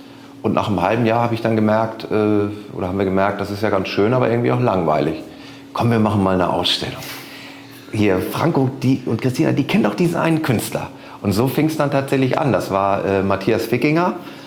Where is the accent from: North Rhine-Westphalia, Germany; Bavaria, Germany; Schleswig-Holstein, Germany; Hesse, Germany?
Schleswig-Holstein, Germany; Rendsburg; Ich komme ja aus Rendsburg hier im hohen Norden